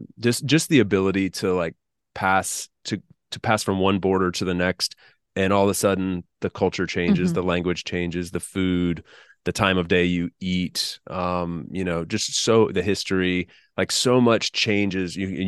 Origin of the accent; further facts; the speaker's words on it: North Carolina, United States; moved away; I grew up in North Carolina, but a lot of my extended family's in South Florida